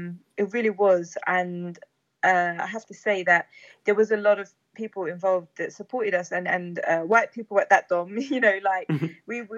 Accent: United Kingdom; I had a short called Things I'm Asked as a British Muslim.

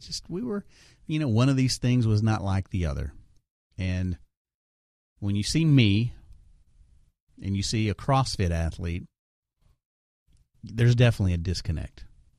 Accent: San Antonio, Texas, United States; no one calls my hometown San Antonio, San Antone, although everybody outside of San Antonio seems to say San Antone.

